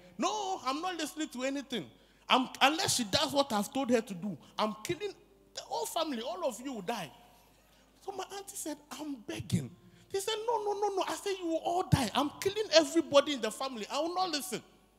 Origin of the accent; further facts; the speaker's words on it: Volta, Ghana; You know where she comes from? Me. I come from the Volta region.